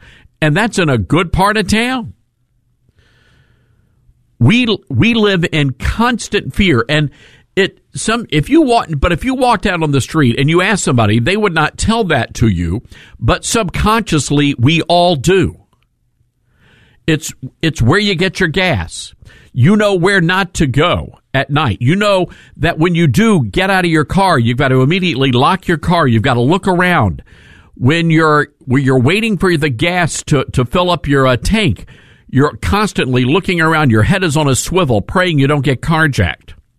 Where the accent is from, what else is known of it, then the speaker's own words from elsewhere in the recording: Memphis, Tennessee, United States; I was rather surprised to hear Tucker Carlson talking about my hometown. And right now, if you go on the Fox News website, which I don't encourage you to do, I want you to listen to us. But if you do, you would see that Memphis, Tennessee is the number one story